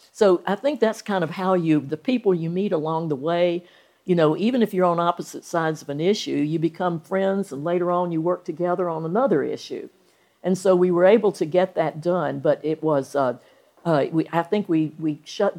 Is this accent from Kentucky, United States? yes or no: no; Salisbury, North Carolina, United States; There's a young man who's disabled in my hometown of Salisbury, North Carolina.